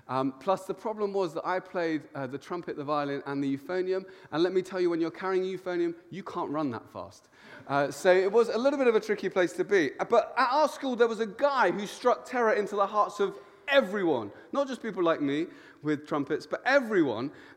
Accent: Luton, East of England, United Kingdom; I love my hometown. And I went to quite a rough school there, and it was known as the worst school in Luton.

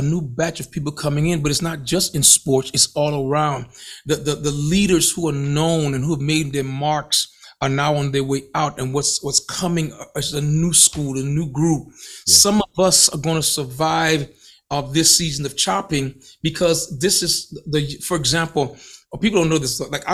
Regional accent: Alabama, United States; now in Georgia, United States; I'm speaking just, you know, I'm speaking as a native Alabamian.

